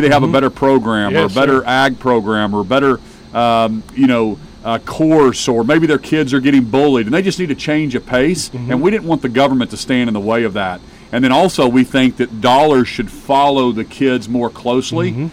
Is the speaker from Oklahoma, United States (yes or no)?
yes; Tulsa, Oklahoma, United States; I'm from Tulsa, and it's just great to be back in this part of the state.